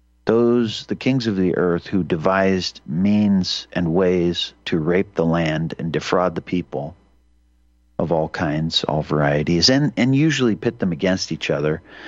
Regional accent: Libby, Montana, United States; born there; I've mentioned that I was born in Libby, Montana.

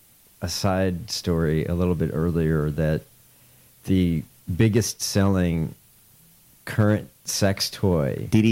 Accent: Chicago, Illinois, United States; Really, when you think about it, I'm from Chicago. Both teams couldn't be farther away.

